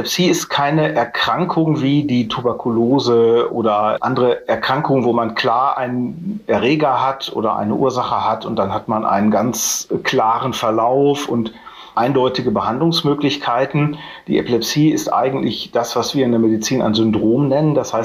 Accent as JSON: {"language": "German", "town": "Hamm", "region": "North Rhine-Westphalia", "country": "Germany", "tie": "born or raised there", "said": "Ich bin in Hamm-Westfalen geboren und aufgewachsen"}